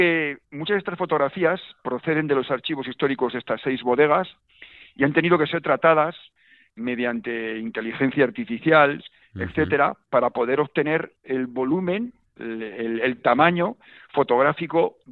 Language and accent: Spanish; La Rioja, Spain; ¿Por qué somos riojanos y cómo somos?